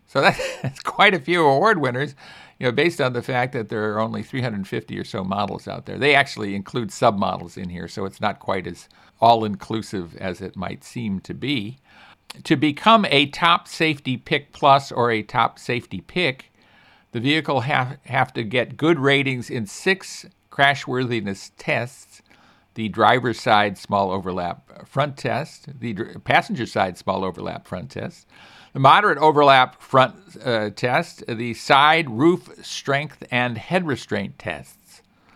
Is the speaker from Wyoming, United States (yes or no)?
no; Chicago, Illinois, United States; I grew up in Chicago with below zero weather frequently